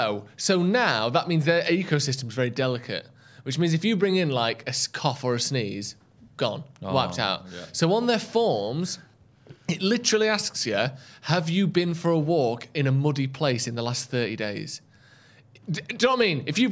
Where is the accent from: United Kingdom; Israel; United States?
United Kingdom; We've put down my country of origin as the UK, because I'm British.